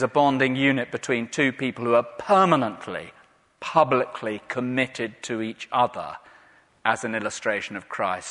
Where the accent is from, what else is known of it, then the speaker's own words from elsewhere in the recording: England, United Kingdom; I am sufficiently English not to go up and say, excuse me, are you a biological miracle?